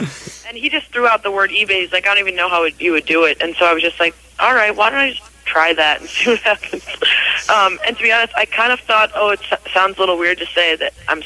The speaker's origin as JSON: {"language": "English", "town": "Lake Forest", "region": "Illinois", "country": "United States", "tie": "born or raised there", "said": "I grew up in Lake Forest, which is where they practice, mm-hmm. north of Chicago."}